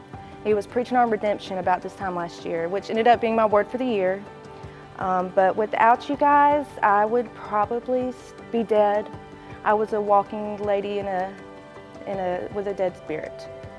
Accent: Troy, Alabama, United States; I'm 31 years old. I'm from Troy, Alabama.

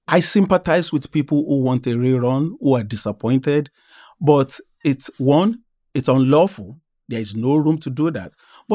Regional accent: Nigeria; And I would hope, as a Nigerian, that that's what the two main opposition candidates, that that's what they do next.

